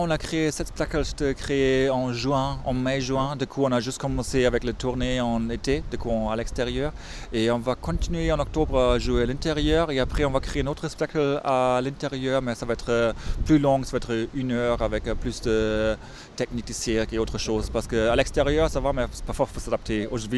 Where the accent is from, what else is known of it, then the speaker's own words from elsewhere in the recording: Germany; Moi, je suis allemand